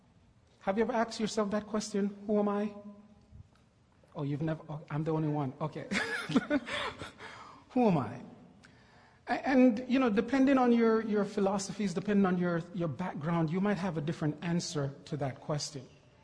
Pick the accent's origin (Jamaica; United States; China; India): Jamaica; No, I'm from Jamaica, so anything below 65, I'm sorry.